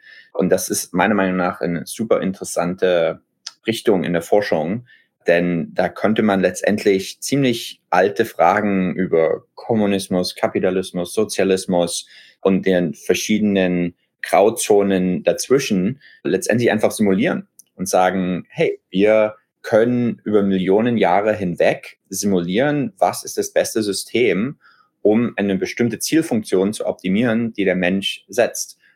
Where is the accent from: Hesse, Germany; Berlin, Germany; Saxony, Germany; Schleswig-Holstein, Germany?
Saxony, Germany; Dresden; accent: Saxon